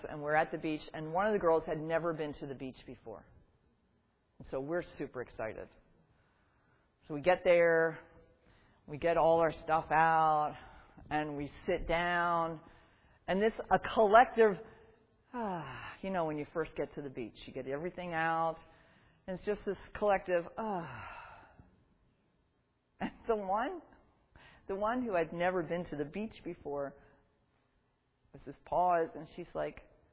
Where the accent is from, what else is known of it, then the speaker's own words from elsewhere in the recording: New Jersey, United States; So I do love the beach. I grew up in South Jersey, so sorry.